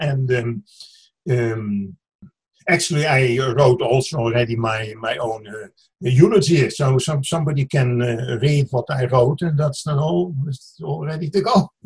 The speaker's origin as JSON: {"language": "English", "country": "Netherlands", "tie": "born or raised there", "moved": "as an adult", "said": "Now, first of all, I'm still a loyal subject of the King of the Netherlands. I'm still a Dutch citizen. I was born in Holland, lived for 21 years in Holland. Then I moved to West Berlin"}